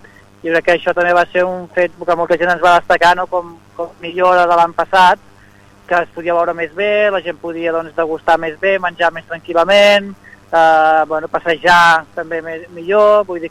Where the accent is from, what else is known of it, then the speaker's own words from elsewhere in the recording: Barberà del Vallès, Catalonia, Spain; jo perquè com que soc de Barberà d'allò